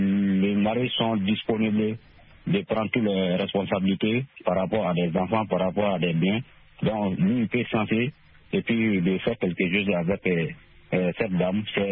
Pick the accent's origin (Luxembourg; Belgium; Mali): Mali; Sonikéni; Chez nous, ici, au Mali, surtout dans mon village natal à Sonikéni.